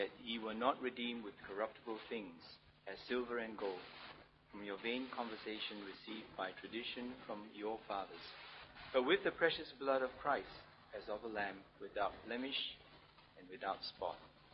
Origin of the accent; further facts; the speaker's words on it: Singapore; When I told him I was from Singapore